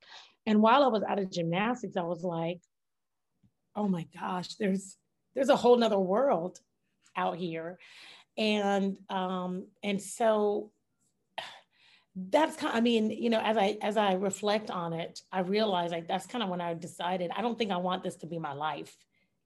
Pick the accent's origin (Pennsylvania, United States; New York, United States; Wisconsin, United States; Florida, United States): Florida, United States; Jacksonville; And I was in Gainesville at UF. And I was from Jacksonville.